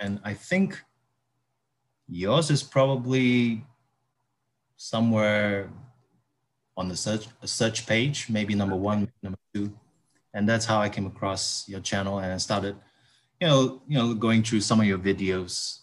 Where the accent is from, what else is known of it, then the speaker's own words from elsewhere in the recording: Malaysia; I'm in Malaysia and I'm Malaysian.